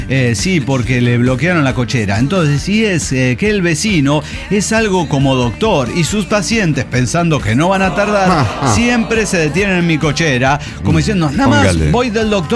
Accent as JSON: {"language": "Spanish", "town": "Zacapu", "region": "Michoacán", "country": "Mexico", "said": "hasta la fecha, no encuentro algo aquí y cerca de mi pueblo, Sacapu."}